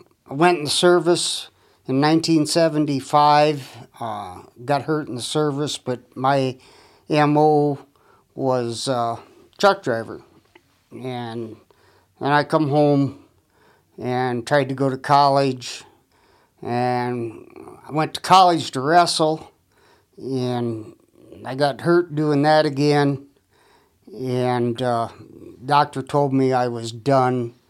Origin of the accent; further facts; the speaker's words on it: Gettysburg, South Dakota, United States; I'm from Gettysburg, South Dakota. I grew up on a farm and ranch northwest of Gettysburg, spent my entire life there.